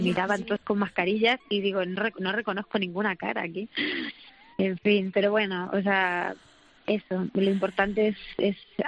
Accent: Castilla-La Mancha, Spain; yo sabéis que como buena manchega, pues tengo el humor por bandera.

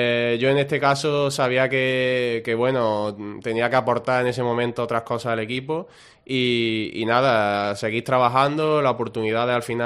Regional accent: Málaga, Andalusia, Spain; also born or lived in Córdoba; yo prácticamente me siento casi más malagueño que cordobés porque me he criado aquí desde pequeñito, sí, y sí. Nada, esta es mi casa.

